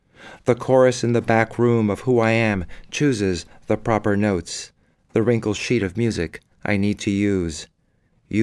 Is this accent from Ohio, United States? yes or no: no; New York City, New York, United States; I grew up in New York City, in Spanish Harlem. And to most people, if they bother to think of it at all, it's a horrible place. It's a slum. It's a ghetto. But to me, it was home.